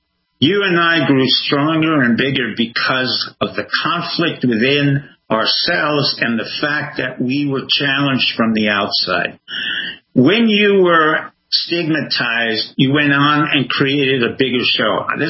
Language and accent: English; Cuba; also born or lived in France; now in United States; I'm coming from Cuba. You've got immigrants from all over the world who've become very successful here because only in America, and I've grown up in France, Cuba, and elsewhere